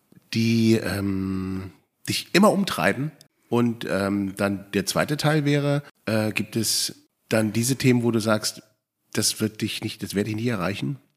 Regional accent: Cologne, North Rhine-Westphalia, Germany; born there; Ich würde auch selbstverständlich in meiner Geburtsstadt Köln wohnen, wenn ich es mir leisten könnte.

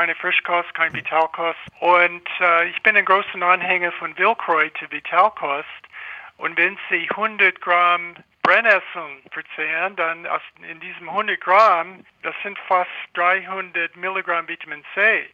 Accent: United States; German is a second language; Ich komme aus den USA.

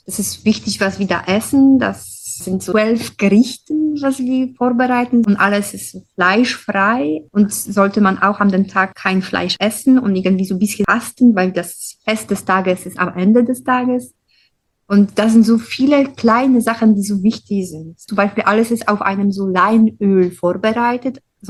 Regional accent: Poland; German is a second language; now in Bonn, Germany; Ich komme aus Polen und ich bin hier in Bonn schon seit 10 Jahren.

